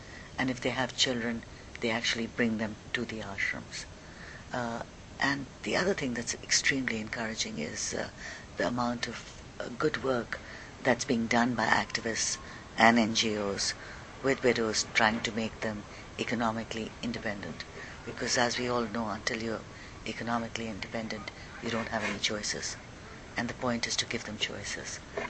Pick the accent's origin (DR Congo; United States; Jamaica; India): India; I mean, growing up in India, I've heard about them.